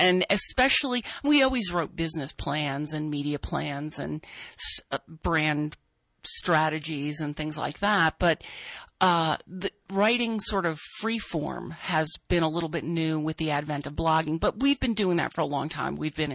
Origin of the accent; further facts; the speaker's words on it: New Jersey, United States; No, I'm originally from New Jersey, which I do bring up in the book.